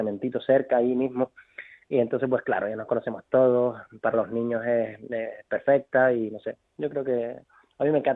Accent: Canary Islands, Spain; es innegable que el acento marca la diferencia, ¿no? Siempre somos los canarios, efecto pasillo, los canarios vuelven con su música, los canarios. Así que sí, se deja siempre palpar nuestra procedencia y de dónde somos.

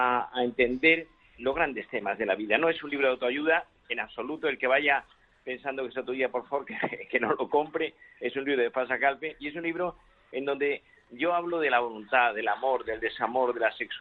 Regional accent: Andalusia, Spain; Yo soy andaluz y en Andalucía se decía, voy al de los nervios.

